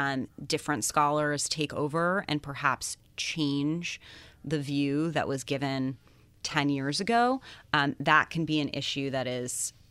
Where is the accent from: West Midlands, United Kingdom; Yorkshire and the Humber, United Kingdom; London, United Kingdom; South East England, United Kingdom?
London, United Kingdom; I think it's the fact that I grew up in London from the time I was 12 until I went to college.